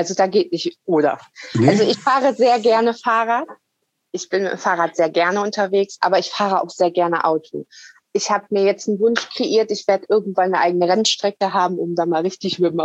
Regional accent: Lower Saxony, Germany; born there; Also Niedersachsen ist ja mein Geburtsort.

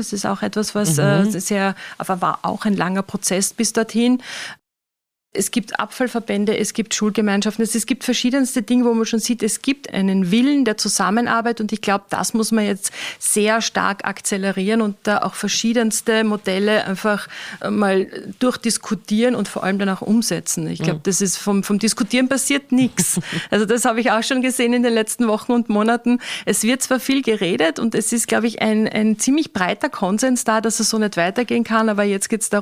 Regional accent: Styria, Austria; Ich bin selbst ursprünglich aus der Steiermark und habe auch noch einen Zweitwohnsitz, also dort, wo ich ursprünglich herkomme, in einer Gemeinde, die auch zusammengelegt wurde.

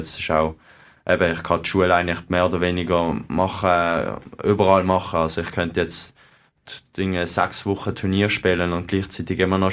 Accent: Switzerland; weil auch als Schweizer, auch mit dem welschen Fernseher oder so

